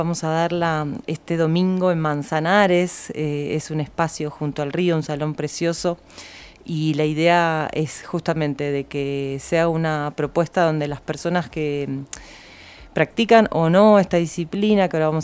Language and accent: Spanish; Mar del Plata, Buenos Aires Province, Argentina; Yo soy de Mar del Plata, estudié biodanza allá y soy viajera